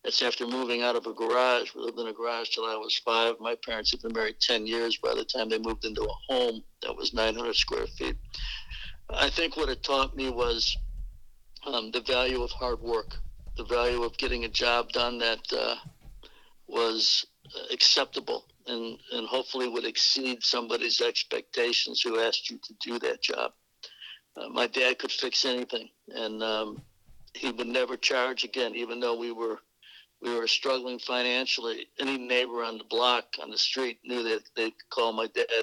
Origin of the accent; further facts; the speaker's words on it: Chicago, Illinois, United States; I'm from Chicago. There was no four-year university in the state of Illinois that would accept me out of high school.